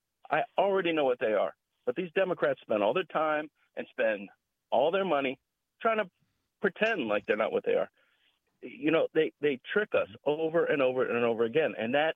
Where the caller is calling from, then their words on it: Arlington, United States; in Arlington.